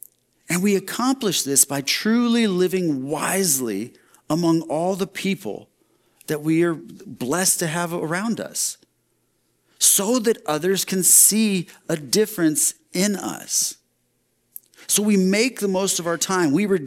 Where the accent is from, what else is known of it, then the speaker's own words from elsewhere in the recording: Texas, United States; And, you know, I grew up in Texas where if it ever snowed, it lasted for like 24 hours and then it was gone